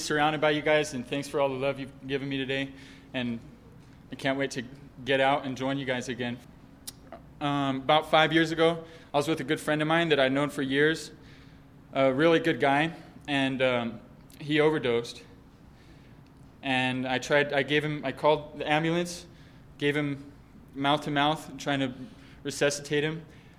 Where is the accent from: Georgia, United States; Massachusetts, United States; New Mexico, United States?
New Mexico, United States; Albuquerque; This is my hometown. I'm from Albuquerque. I was born and raised here.